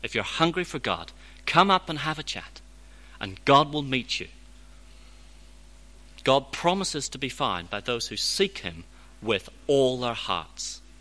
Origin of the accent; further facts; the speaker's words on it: United Kingdom; I'm frightened to kiss. I'm British.